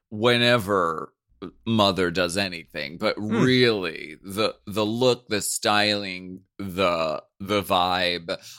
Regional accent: Erie, Pennsylvania, United States; something I remember from growing up in Pennsylvania, winters are rough. Okay, in Erie.

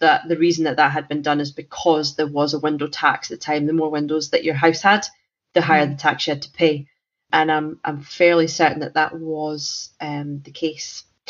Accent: Scotland, United Kingdom; As you know, we're both from Scotland.

